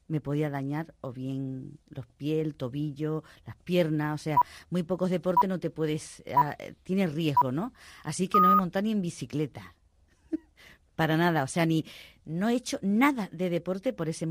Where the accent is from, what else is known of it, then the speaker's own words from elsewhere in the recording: Seville, Andalusia, Spain; ejerzo de andaluza y ejerzo de sevillana porque yo siempre lo primero que digo que soy de Sevilla, donde está el manantial del arte